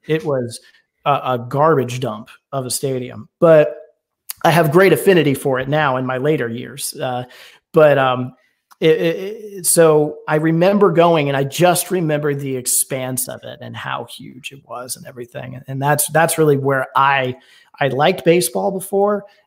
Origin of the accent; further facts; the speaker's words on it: Atlanta, Georgia, United States; born there; so I was born in Atlanta, but then I moved around quite a bit until I was in my, you know, I guess you could say my early, maybe like middle school.